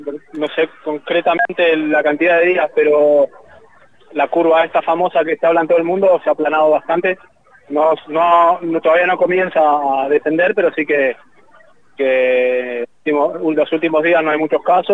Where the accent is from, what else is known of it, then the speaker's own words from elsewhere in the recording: Zapala, Neuquén, Argentina; moved away as an adult; soy del año 77. Me fui, creo que en el 95. En el 96 me fui de Zapala. En el 95 terminé la escuela secundaria en el CP número 3.